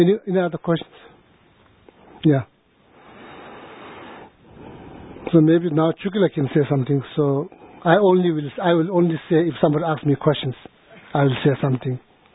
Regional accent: India; born there; English is a second language; I was born in India, he was born in Tibet.

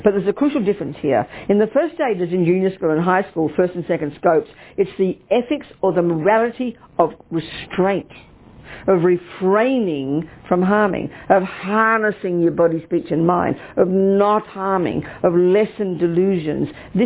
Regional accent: United States; I'm just trying to show off because I'm American as well

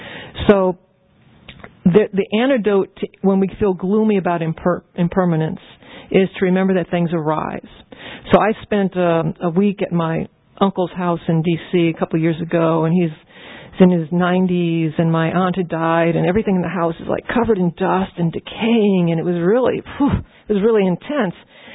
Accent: New Orleans, Louisiana, United States; So I'm from New Orleans, and I used to drive there, man, like 3 or 4 times a year.

